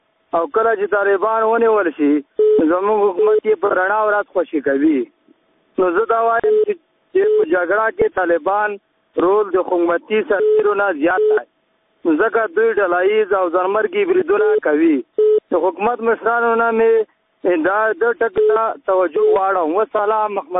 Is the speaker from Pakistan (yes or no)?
no; Khost, Afghanistan; د خوست ولایت نه یم.